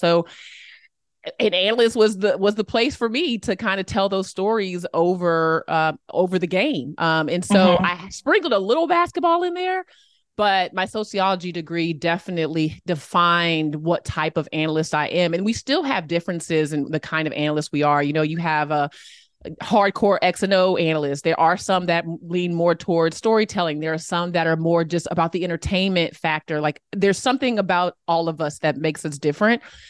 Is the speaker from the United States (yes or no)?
yes; Boston, Massachusetts, United States; born there; I was born in Boston. My parents were obsessed with Harvard.